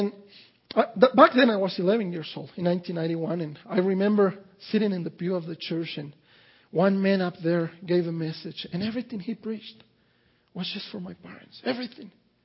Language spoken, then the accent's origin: English; Mexico; 12 years old and I'm dependable on my dad and my mom, and it's, you know, it's hard. I'm growing up in Mexico.